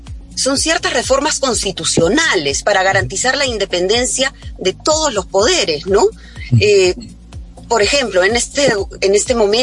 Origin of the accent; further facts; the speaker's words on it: Peru; Yo como peruana no llego a ver la luz al final del túnel.